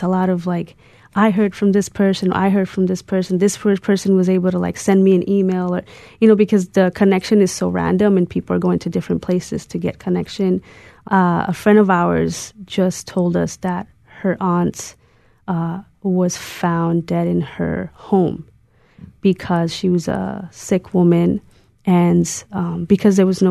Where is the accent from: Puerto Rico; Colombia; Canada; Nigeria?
Puerto Rico; south; Because I'm from the South, I know that we're going to be sending stuff out to the South of Puerto Rico to help out our family and friends there.